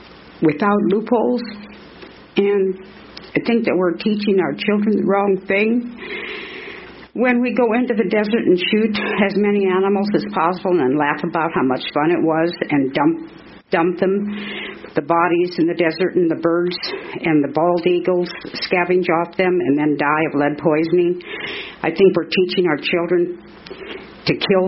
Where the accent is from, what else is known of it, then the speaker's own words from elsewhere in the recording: Phoenix, Arizona, United States; I'm from Phoenix.